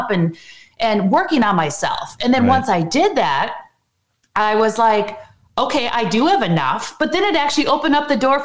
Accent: Wisconsin, United States; But you know, I grew up in a small town, and it was just this whole, like, I just felt trapped all the time and limited.

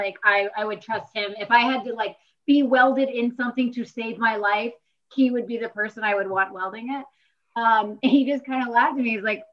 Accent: North Carolina, United States; I've been doing more relief work back home because I'm from North Carolina.

